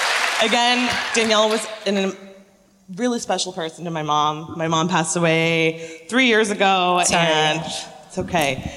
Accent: Orlando, Florida, United States; So I'm actually from Orlando.

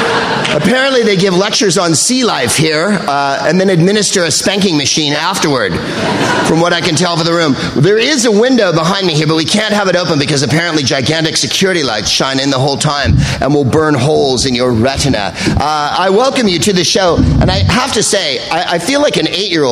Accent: San Carlos, California, United States; I mean, I'm from San Carlos, California, originally.

